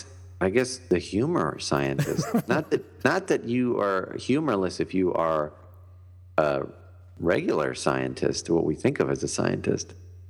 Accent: West Coast, United States; I'm sorry. I'm from the West Coast.

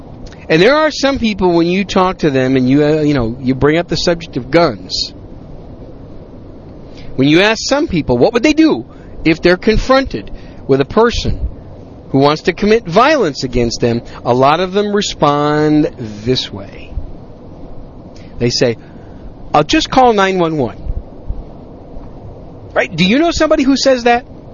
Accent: Wisconsin, United States; also born or lived in New York City; now in Texas, United States; I was born in New York City, raised in Wisconsin. I live down south now in the great gun-friendly state of Texas.

